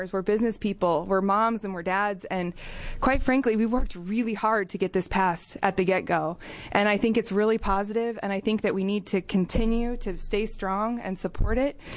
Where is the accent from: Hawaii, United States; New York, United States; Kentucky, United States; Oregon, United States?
Oregon, United States; St. Paul; I'm from St. Paul, Oregon. I'm a third-generation farmer.